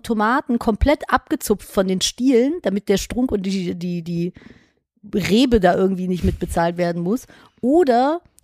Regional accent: London, England, United Kingdom; Zufällig, und ich komme auch aus London.

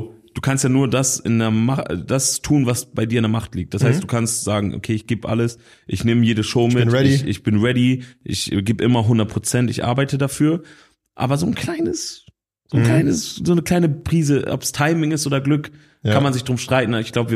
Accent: Emden, Lower Saxony, Germany; ich komme aus Emden

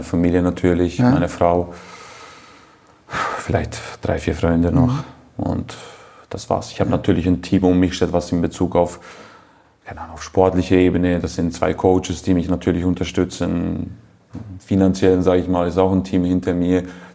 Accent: Switzerland; in die Schweiz gehen, in meine Heimat.

